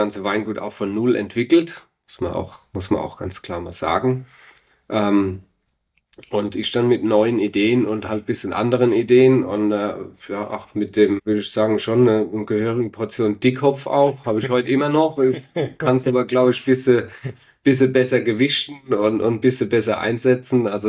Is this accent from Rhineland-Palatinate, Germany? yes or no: yes; Rhineland-Palatinate, Germany; Also du kommst dahin als Pfälzer und denkst, ich kann alles, weiß alles